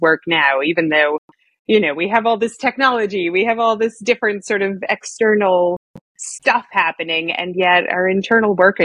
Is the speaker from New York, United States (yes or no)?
yes; New York, United States; Although I will say, I'm being from New York, I find in a place like New York, people, I think London too, people love Ashtanga in particular.